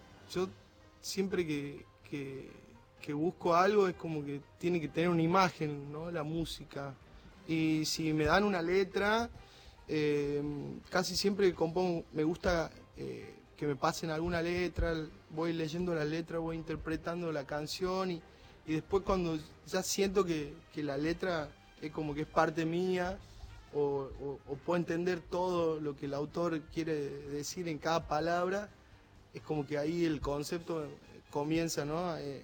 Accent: Jujuy, Argentina; Como somos los jujeños, maestro

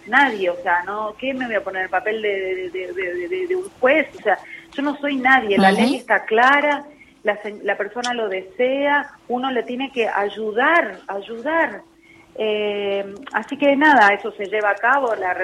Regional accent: Misiones, Argentina; yo vine de Misiones y soy tímida

